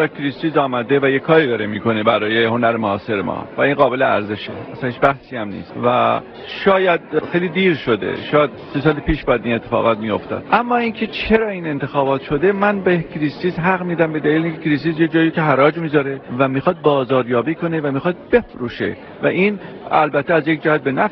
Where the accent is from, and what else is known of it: Iran